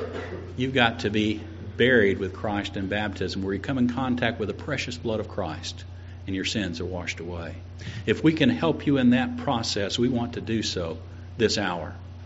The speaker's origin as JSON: {"language": "English", "region": "Florida", "country": "United States", "tie": "born or raised there", "said": "Just wouldn't have happened when I was growing up in Florida in the 70s."}